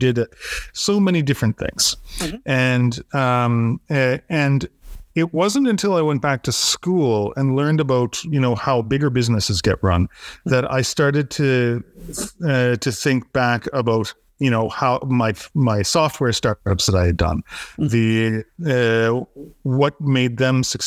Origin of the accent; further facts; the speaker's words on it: Canada; now in Berlin, Germany; I'm actually Canadian. Most of my life in Canada, actually.